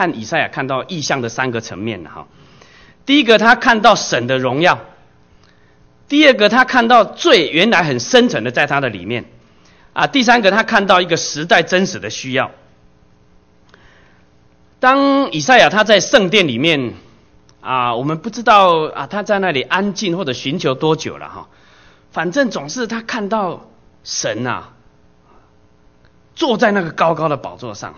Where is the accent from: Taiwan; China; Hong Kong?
Taiwan; 我们从台湾来了，